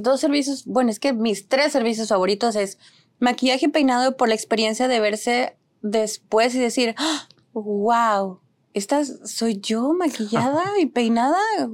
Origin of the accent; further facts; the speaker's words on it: Reynosa, Tamaulipas, Mexico; also born or lived in McAllen, United States; soy originaria, o sea, nací en McAllen, pero crecí en Reynosa, Tamaulipas.